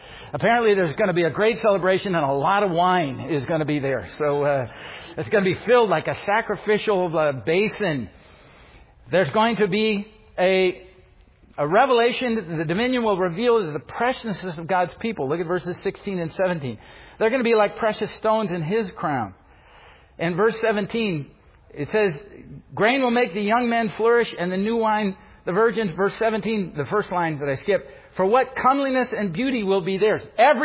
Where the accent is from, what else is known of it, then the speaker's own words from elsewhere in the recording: Iowa, United States; but I'm from Iowa. Storm clouds are good.